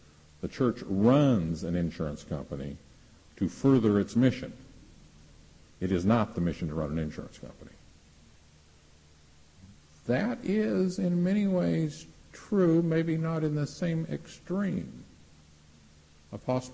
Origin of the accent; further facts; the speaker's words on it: United States; you know, I'm an American lawyer.